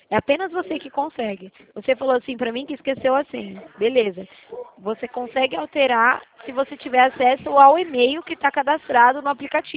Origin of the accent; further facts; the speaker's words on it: Sumaré, São Paulo, Brazil; Você mora em Sumaré? Eu sou de Sumaré também.